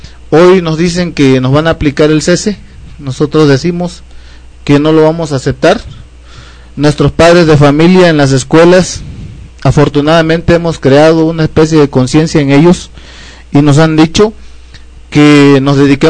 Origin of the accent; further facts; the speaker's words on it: Mexico; Si permitimos que privaticen la educación, pues estamos tronados como mexicanos, estamos perdidos